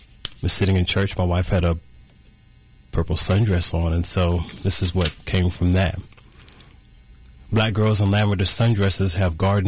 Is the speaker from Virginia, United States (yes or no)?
no; Texas City, Texas, United States; born there; now in Kansas City, United States; I wasn't born in Galveston. I was born in Texas City.